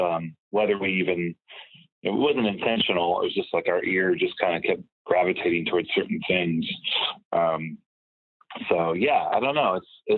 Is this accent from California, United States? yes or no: yes; Palm Springs, California, United States; now in Los Angeles, United States; Palm Springs, California.